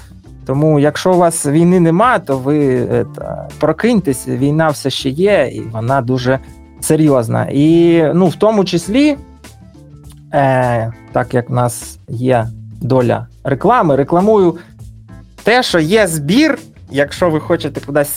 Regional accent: Donbas, Ukraine; born there; also born or lived in Kharkiv; Бо, ну, я народився на Донбасі, жив в Харкові, тири-пири, оце все.

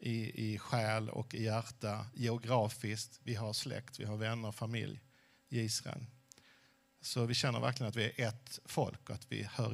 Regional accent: Helsingborg, Skåne, Sweden; born there; accent: southern Swedish; Ni hör på min dialekt att jag är från södra delen av Sverige. Jag föddes i Helsingborg. Och mina föräldrar kom hit i samband med andra världskriget. Min pappa kom hit från Tyskland precis före andra världskriget.

